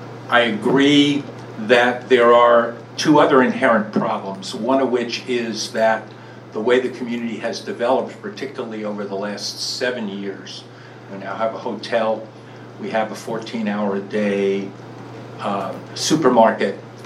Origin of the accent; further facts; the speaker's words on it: New York City, New York, United States; I come from New York City. My version of security is probably different than some.